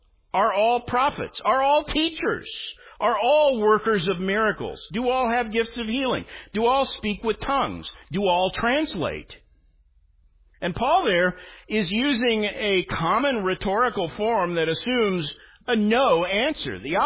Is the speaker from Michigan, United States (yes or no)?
no; Tulsa, Oklahoma, United States; And I grew up in Tulsa, Oklahoma, and my best friend was the son of a famous charismatic faith healer.